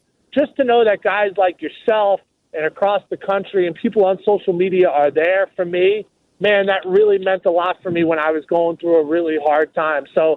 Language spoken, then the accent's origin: English; Ireland; I'm an Irish guy, so I don't really know how to express my feelings or emotions